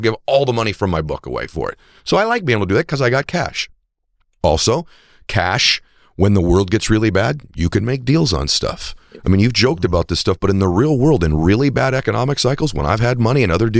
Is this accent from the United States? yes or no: yes; New England, United States; You said New England. I'm from New England as well.